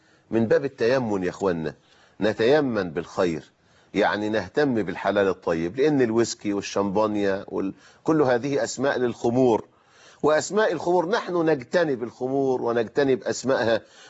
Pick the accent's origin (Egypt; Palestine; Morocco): Egypt